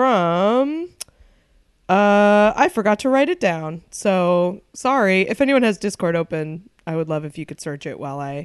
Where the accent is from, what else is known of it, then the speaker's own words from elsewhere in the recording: New England, United States; Growing up in New England, like people fucking love their Duncan